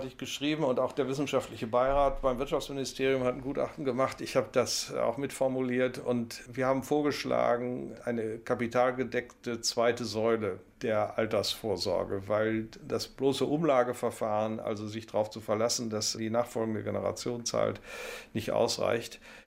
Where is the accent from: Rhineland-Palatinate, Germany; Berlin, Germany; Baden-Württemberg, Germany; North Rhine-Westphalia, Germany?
North Rhine-Westphalia, Germany; now in Bavaria, Germany; Und andererseits bleibe ich natürlich Westfale. Das ist meine Heimat.